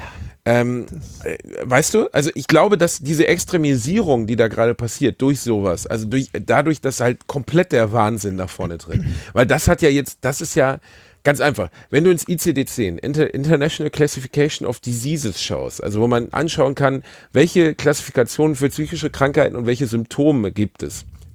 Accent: Gelsenkirchen, North Rhine-Westphalia, Germany; Ich komme aus Gelsenkirchen.

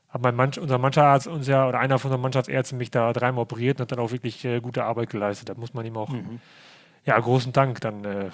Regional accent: Osnabrück, Lower Saxony, Germany; born there; Ich bin in Osnabrück geboren, ich habe Familie da, meine Mutter wohnt da noch und mein Bruder und Verwandtschaft, Freunde.

